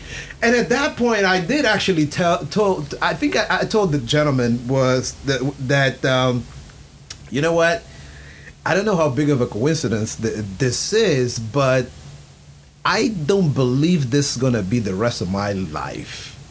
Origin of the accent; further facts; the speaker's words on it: Angola; moved away; I was invited to go back to banking in my home country of Angola